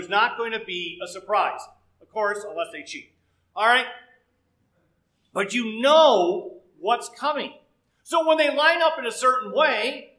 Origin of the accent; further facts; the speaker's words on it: Detroit, Michigan, United States; Now, I grew up in Detroit, so obviously then I'm going to root for those losers.